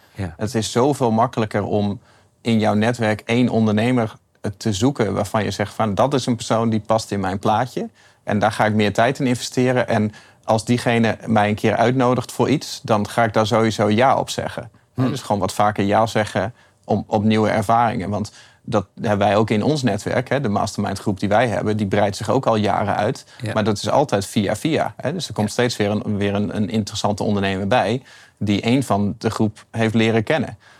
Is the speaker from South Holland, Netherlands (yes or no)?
no; Groningen, Netherlands; ik kwam wel gelukkig dat ik uit Groningen kwam.